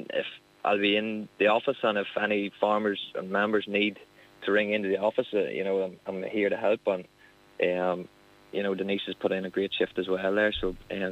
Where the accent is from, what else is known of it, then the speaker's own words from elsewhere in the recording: Ulster, Ireland; I'm from Monaghan myself there, so look, I took over the family farm 6 years ago